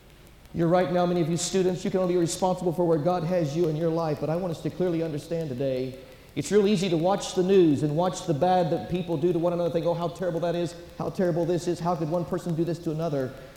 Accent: Orlando, Florida, United States; I'm from Orlando, Florida. Folks, the world has moved to Orlando.

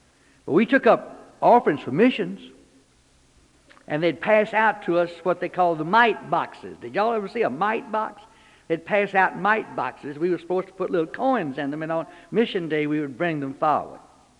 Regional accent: Texarkana, Arkansas, United States; When I was a little boy growing up in First Prayers in Texarkana

